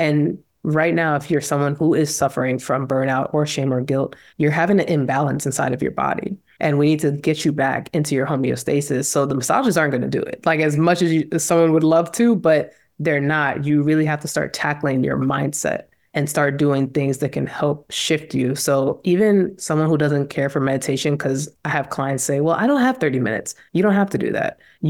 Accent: New York, United States; moved away; because I'm from New York and I left New York, moved to Georgia, and it was kind of without a plan.

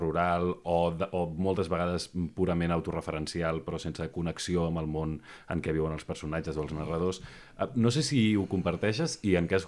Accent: Barcelona, Catalonia, Spain; A mi almenys m'angoixa molt, com a barceloní i com a ciutadà

